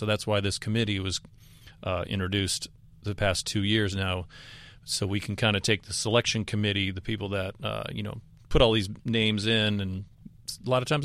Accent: Southern United States, United States; And for a band like us, we're four dirtbags from the South that just got into a van and started touring.

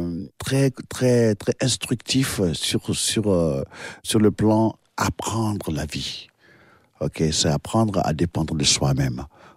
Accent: Dambokro, Côte d’Ivoire; also born or lived in Odienné / Boundiali / Korhogo; D'abord, Dambokro, ma ville natale, et puis mon village natal, et puis ensuite Odiené, et puis Bundiali, et puis Korogo.

